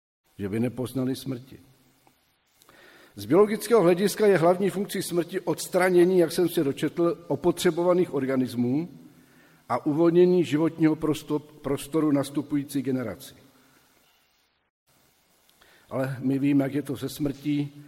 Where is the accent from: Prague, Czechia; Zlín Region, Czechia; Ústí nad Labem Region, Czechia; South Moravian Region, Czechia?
Zlín Region, Czechia; Zlín; Nemocní neumírají doma, mrtví jsou, jak to bylo u nás ve Zlíně, na lesním hřbitově, daleko za městem.